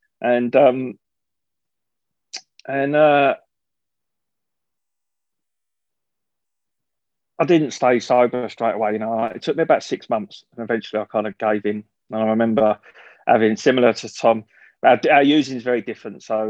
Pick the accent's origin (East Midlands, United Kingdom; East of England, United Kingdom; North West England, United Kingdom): East of England, United Kingdom; I grew up in Leafy, Hertfordshire. You can only really score on Thursdays, Fridays and Saturdays.